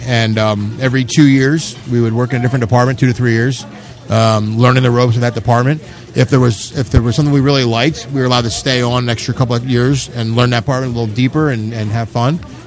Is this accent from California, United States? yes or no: no; Philadelphia, Pennsylvania, United States; So, yeah, I grew up in Philadelphia.